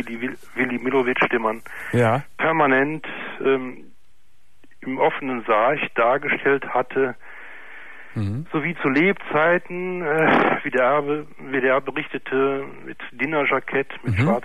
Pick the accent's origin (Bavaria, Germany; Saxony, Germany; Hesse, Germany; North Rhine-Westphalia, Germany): North Rhine-Westphalia, Germany; Duisburg; ich komme aus Duisburg.